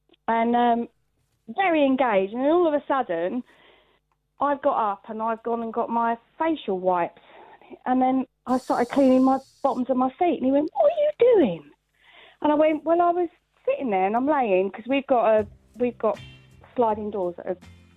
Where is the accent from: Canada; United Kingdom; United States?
United Kingdom; London; accent: Cockney; I'm a Cockney smoking Gandhi, apparently.